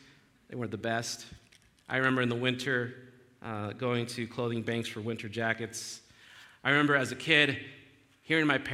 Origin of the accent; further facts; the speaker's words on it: Denver, Colorado, United States; The area where I grew up in Denver, the neighborhood there, the kids my age, my peers were not very likely to go to college and get a college degree.